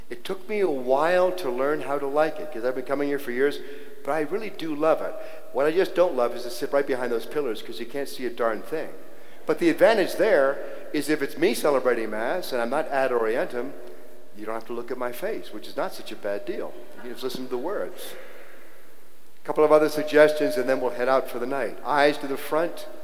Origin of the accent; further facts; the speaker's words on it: Ireland; But if I, as an Irishman, can do it, you can do it.